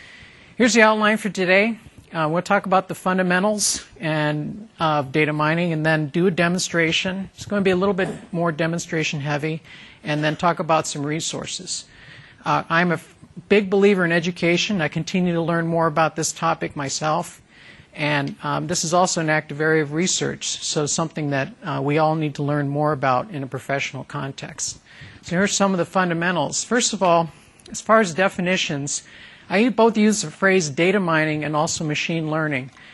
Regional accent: Atlanta, Georgia, United States; I'm from Atlanta, Georgia, and this is my first time in Amsterdam.

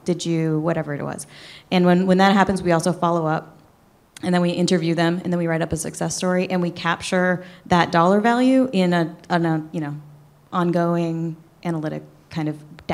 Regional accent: Canada; now in United States; Okay, first of all, I'm also Canadian. But I just became an American this year, so I'm kind of both.

